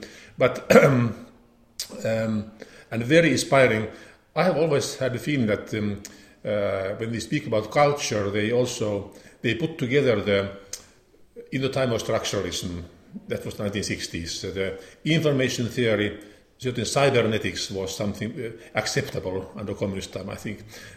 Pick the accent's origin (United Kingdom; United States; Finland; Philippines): Finland; English is a second language; Well, of course, I'm from Finland, so I'm a little bit outsider in this sense.